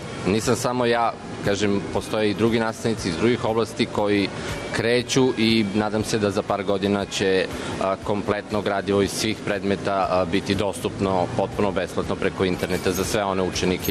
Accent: Niš, Southern and Eastern Serbia, Serbia; Dobro jutro … ja sam profesor informatike iz Niša

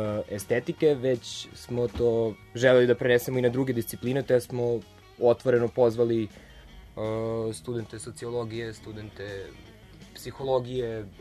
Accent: Belgrade, Serbia; sa istog fakulteta smo, iz Beograda smo se, i iz Beograda smo, slično smo godište

